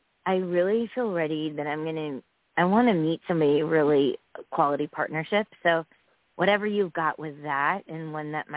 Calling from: Connecticut, United States; I'm in Connecticut.

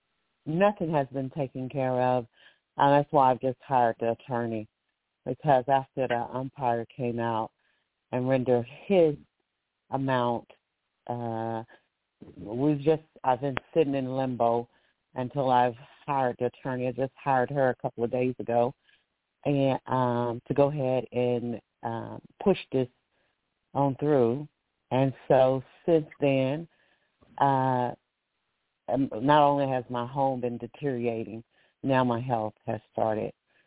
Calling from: Alabama, United States; calling from Alabama.

